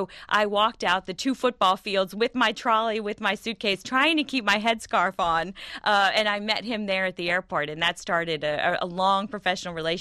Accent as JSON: {"language": "English", "town": "Greenbelt", "region": "Maryland", "country": "United States", "tie": "born or raised there", "said": "I am. I grew up in Greenbelt, Maryland, right next to the University of Maryland."}